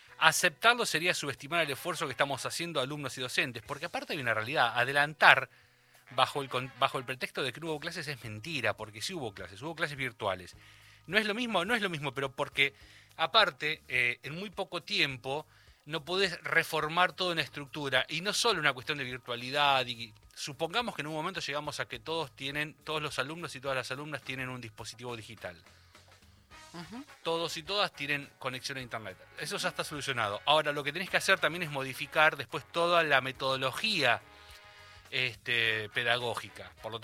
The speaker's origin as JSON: {"language": "Spanish", "town": "Bahía Blanca", "region": "Buenos Aires Province", "country": "Argentina", "tie": "born or raised there", "said": "por mi terruño, la ciudad de Bahía Blanca"}